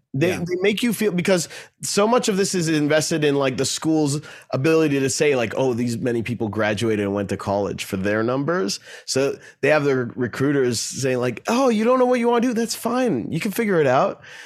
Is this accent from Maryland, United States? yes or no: yes; Bethesda, Maryland, United States; And growing up in Bethesda, Maryland